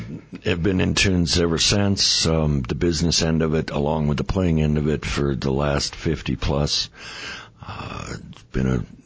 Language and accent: English; California, United States; Pop's Music Store basically could be modeled off of stores I grew up around in Southern California